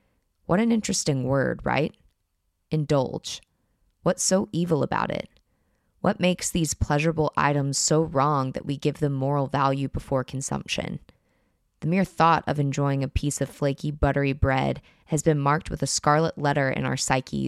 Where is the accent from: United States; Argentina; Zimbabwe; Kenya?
United States; my experience as an American woman